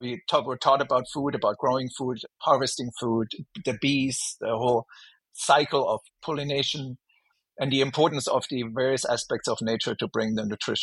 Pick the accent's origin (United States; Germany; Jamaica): Germany; Stuttgart, Baden-Württemberg; born or raised there; English is a second language; moved away